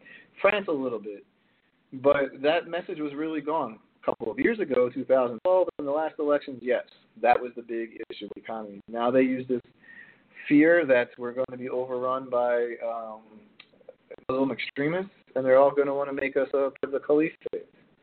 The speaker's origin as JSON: {"language": "English", "town": "Philadelphia", "region": "Pennsylvania", "country": "United States", "tie": "born or raised there", "said": "and then he pitched in my hometown, the Philadelphia Phillies, for the last four seasons of his career."}